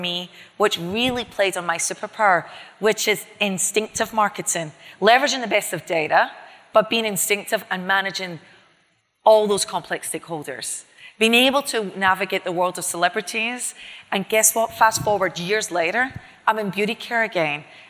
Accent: Scotland, United Kingdom; also born or lived in Puerto Rico; I'm a wannabe Boricua, but I'm not. I'm Scottish.

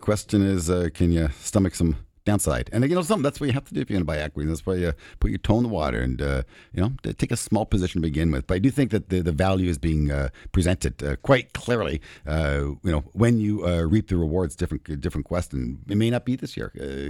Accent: Canada; I'm going to call them the Group of Seven, being a Canadian that I am, eh?

